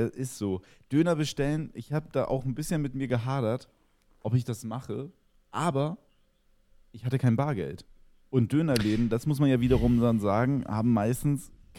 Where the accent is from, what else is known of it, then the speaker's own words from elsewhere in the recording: Kiel, Schleswig-Holstein, Germany; Ich komme aus Schleswig-Holstein, ich komme aus Kiel.